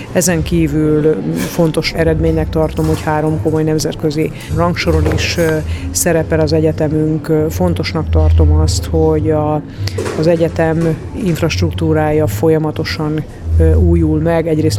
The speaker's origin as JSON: {"language": "Hungarian", "town": "Zalaegerszeg", "region": "Zala", "country": "Hungary", "said": "hiszen én zalaegerszegi vagyok"}